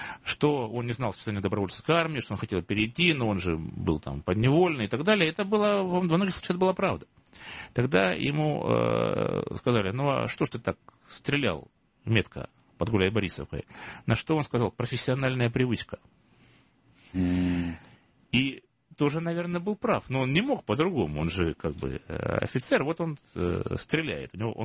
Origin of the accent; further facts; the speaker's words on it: Don, Russia; Я просто немножко знаю эти донские места, как уроженец тех краев.